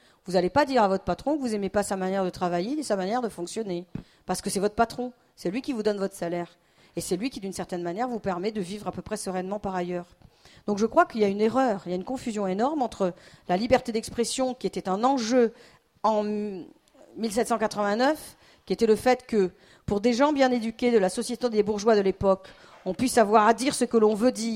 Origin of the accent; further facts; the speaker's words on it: Toulon, Provence-Alpes-Côte d'Azur, France; Je viens de Toulon